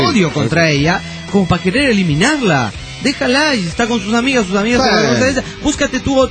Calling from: Juliaca, Puno, Peru; de Juliaca, Perú.

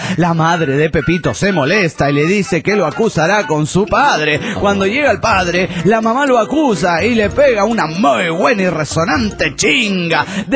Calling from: Guadalajara, Jalisco, Mexico; de Guadalajara, Jalisco, México.

